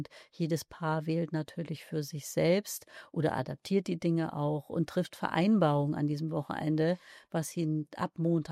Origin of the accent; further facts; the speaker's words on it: Northern Germany, Germany; Was mir als Norddeutsche hier und da auch mal ganz sehr entgegenkommt